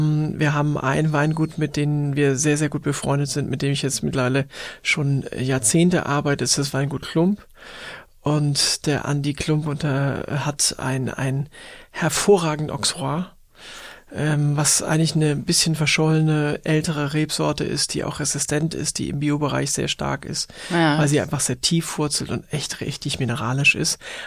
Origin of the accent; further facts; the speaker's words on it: Hamburg, Germany; Ich komme aus Hamburg, Alstertal, also aus den Walddörfern